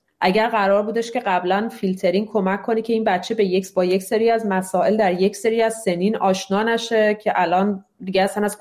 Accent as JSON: {"language": "Persian", "country": "Iran", "tie": "born or raised there", "moved": "as an adult"}